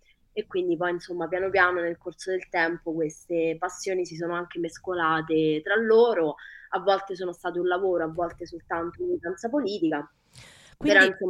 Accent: Ladispoli, Lazio, Italy; moved away as an adult; also born or lived in Rome / Tuscany; io sono nata a Roma, però quando ero piccolina, insomma, avevo circa 6 o 7 anni. Dopo aver abitato un periodo in Toscana, sono finita a vivere alla Dispoli con la mia mamma e ci ho abitato fino alla fine delle scuole superiori

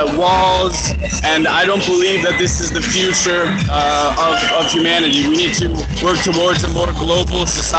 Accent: San Francisco, California, United States; now in Rome, Italy; I'm from San Francisco, California, but I've lived in Rome for 6 years.

